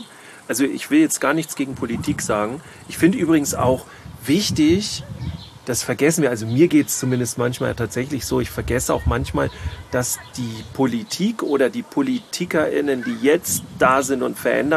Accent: Schleswig-Holstein, Germany; wir kommen hier aus Schleswig-Holstein und hier im Garten fliegen ganz viele Hummeln rum

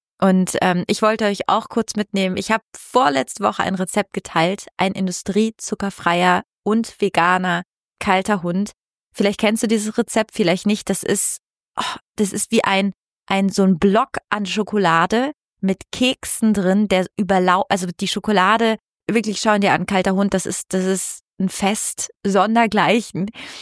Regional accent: Italy; German is a second language; ich komme aus Italien

